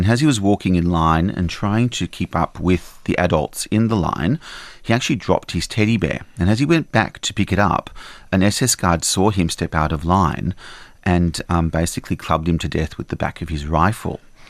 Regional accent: Sydney, New South Wales, Australia; being a child of Holocaust survivors, growing up in Australia, in Sydney

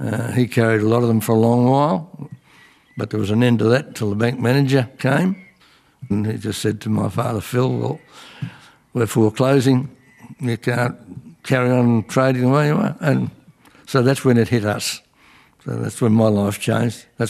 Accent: Victoria, Australia; born there; I was born in Wimmera in 1925.

